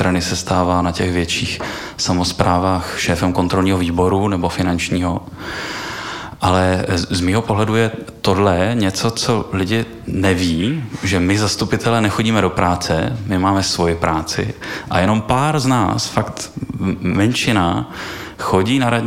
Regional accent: Olomouc, Olomouc Region, Czechia; Já jsem z Olomouce

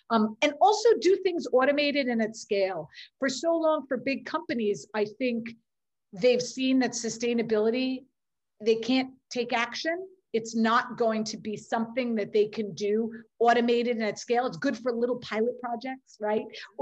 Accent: New York, United States; I'm a New Yorker, I'm a city, I'm not the most spiritual person

